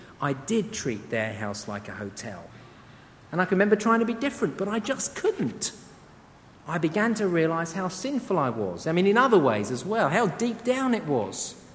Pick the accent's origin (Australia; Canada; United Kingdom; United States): United Kingdom; England; me, being an Englishman, love to have my tea made in a teapot